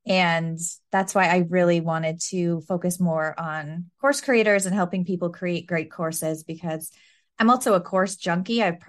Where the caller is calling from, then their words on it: Ontario, Canada; I am in Ontario, Canada, and right now it's almost 9 o'clock in the evening.